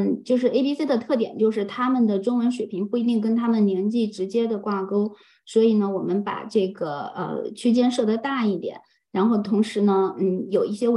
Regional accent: Guizhou, China; moved away as an adult; 然后我是70年代末出生的，我是贵州人。18岁的时候进入南京大学，但是我没有在那里完成学业，就转学到了加拿大。

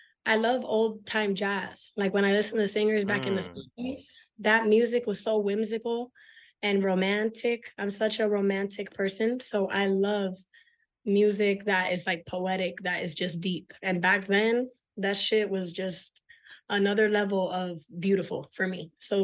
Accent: Hollywood, Florida, United States; I'm from Miami, Florida. I'm from Hollywood, Florida. We say Miami because some people don't know the other places, but I was born and raised in Hollywood.

